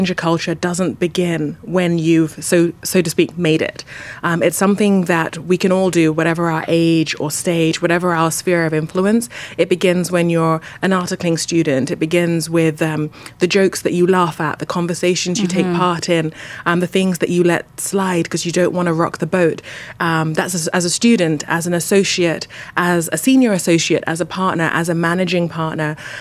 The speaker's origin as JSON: {"language": "English", "country": "United Kingdom", "lives_now": "Canada", "said": "As a Brit coming in, I didn't know anyone in Canada."}